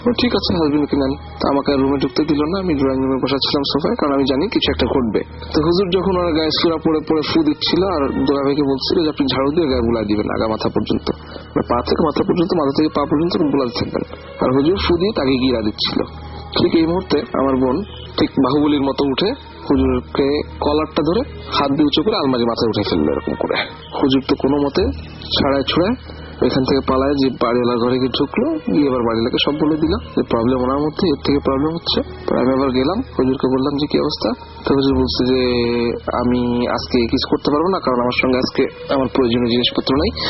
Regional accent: Khulna, Khulna Division, Bangladesh; আমাদের বাড়ি অ্যাকচুয়ালি খুলনাতে। আমাদের বাড়ি ছিল টিভি বন্ডের রোডে, সেই বাড়িটা এখনো আছে।

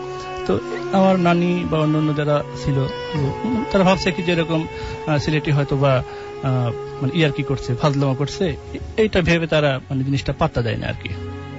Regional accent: Mirpur, Dhaka Division, Bangladesh; আমি এসেছি মিরপুর 10

